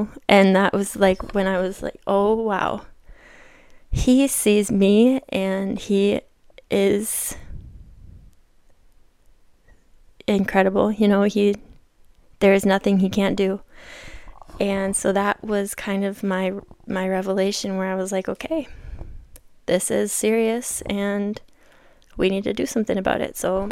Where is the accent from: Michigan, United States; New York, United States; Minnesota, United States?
Minnesota, United States; And otherwise, I am born and raised in Minnesota, a small town girl.